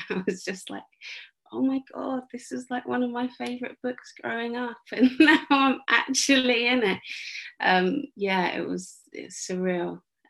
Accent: United Kingdom; I am a British actor.

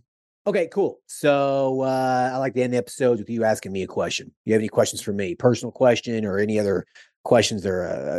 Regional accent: Southeast, United States; you know, I'm from the Southeast originally.

